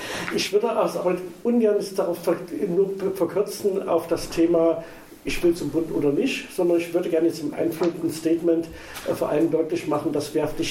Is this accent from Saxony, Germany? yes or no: yes; Leipzig, Saxony, Germany; also born or lived in Hannover; now in Halle, Germany; seit ich in Hannover gelebt habe. Ich komme ursprünglich aus Leipzig, wohne jetzt in Halle.